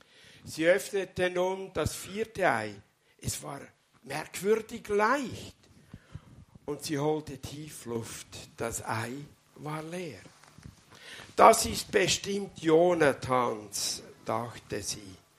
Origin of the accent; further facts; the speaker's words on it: Dienhard, Germany; ich komme aus Dienhard.